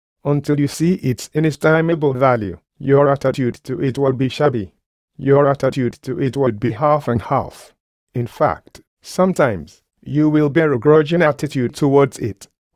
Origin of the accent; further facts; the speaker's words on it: Nigeria; moved away; I am a Nigerian myself, but they are a disgrace.